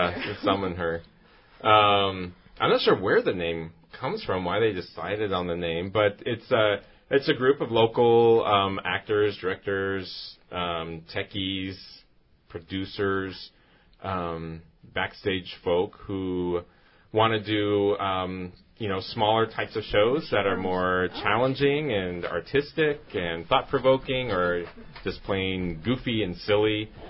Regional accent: Anchorage, Alaska, United States; also born or lived in New Jersey / South Dakota / New Mexico / Texas; now in Kodiak, United States; I was born in New Jersey, lived in South Dakota, spent most of my childhood in Anchorage, then moved to New Mexico, Texas, now back to Kodiak.

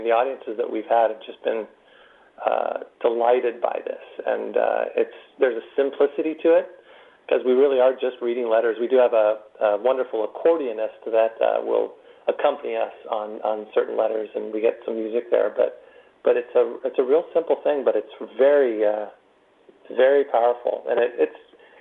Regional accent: California, United States; And I grew up in Southern California.

